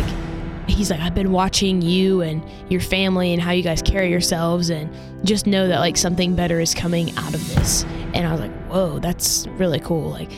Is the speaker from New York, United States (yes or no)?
no; Chillicothe, Ohio, United States; also born or lived in Columbus; But I was born in Columbus, and then I grew up in Chillicothe, Waverly area, and graduated from Waverly High School.